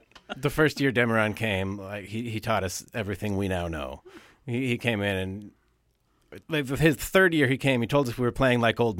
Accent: Canada; I'm Canadian. My grandparents were from Washington, so they only immigrated up. And originally back to, we're actually not sure anymore, either Irish or English.

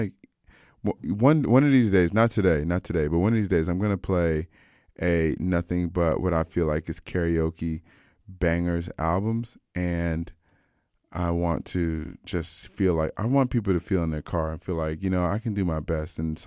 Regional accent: Wheaton, Maryland, United States; I just really love where I'm from Wheaton, Maryland.

